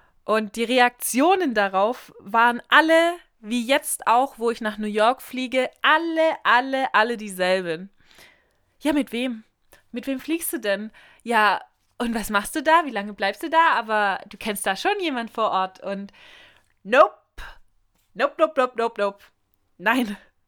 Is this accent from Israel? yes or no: no; Bulgaria; also born or lived in Germany; Ich bin nun mal keine ganze Deutsche. Ich bin einfach Bulgarin und ich bin auch eine Deutsche, also halb-halb. Für mich eigentlich sogar voll-voll, weil ich liebe beide Länder über alles und ich bin sehr stolz auf beide Nationalitäten